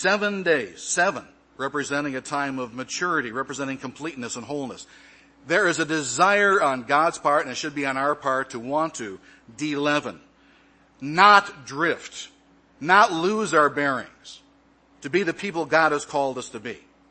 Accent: Michigan, United States; Growing up in Michigan, a land of 10,000 little lakes, inland lakes, in addition to the Great Lakes, growing up, my family owned a boat.

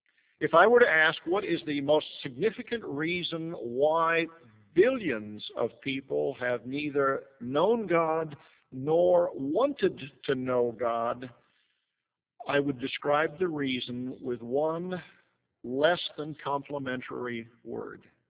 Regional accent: Pacific Northwest, United States; I grew up here in the Northwest. The states around Oregon are my home and birthplace. Idaho, Wyoming, Nevada, Washington, Oregon. I spent my youth in those areas.

